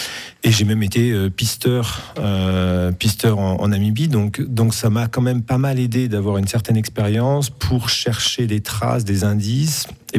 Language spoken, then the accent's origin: French; Brittany, France; moi je suis français, vous l'aurez bien reconnu à mon accent, je suis même breton